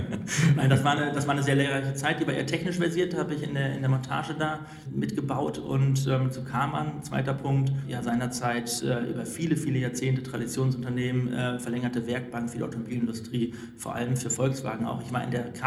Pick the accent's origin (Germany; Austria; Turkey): Germany; Münster, North Rhine-Westphalia; denn das ist Münster, meine Heimatstadt.